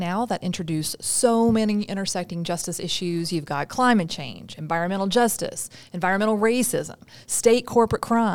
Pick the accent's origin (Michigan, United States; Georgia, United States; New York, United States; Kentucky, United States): Kentucky, United States; So I would say New Orleans because I'm from Kentucky, but they say New Orleans.